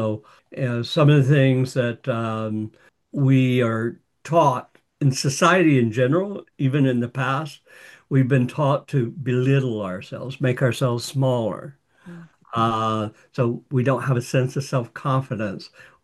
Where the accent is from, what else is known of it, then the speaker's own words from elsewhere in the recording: the South, United States; this is because of the way I grew up in the South and, the dysfunctional families